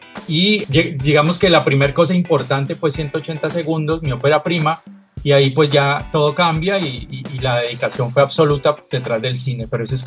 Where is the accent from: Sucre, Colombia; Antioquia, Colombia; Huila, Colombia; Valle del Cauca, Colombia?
Valle del Cauca, Colombia; Cali; Yo soy de Cali.